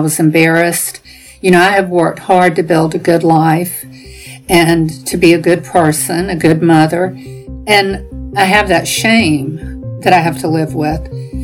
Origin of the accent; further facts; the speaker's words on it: Savannah, Georgia, United States; I'm from Savannah, Georgia, and I'm 67 years old.